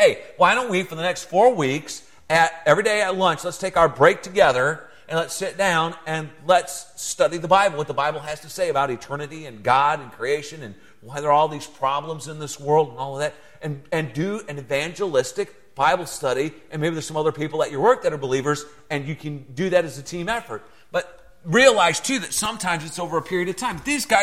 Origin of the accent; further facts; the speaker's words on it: South Carolina, United States; I'm from South Carolina.